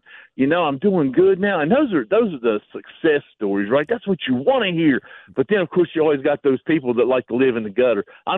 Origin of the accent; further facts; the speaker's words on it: West Virginia, United States; You might go to West Virginia. My home state.